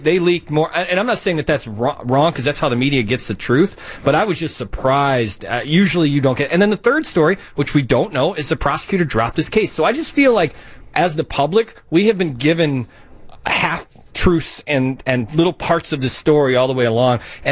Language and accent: English; Chicago, Illinois, United States; I'm embarrassed by it as a Chicagoan because I don't want our name dragged through the mud.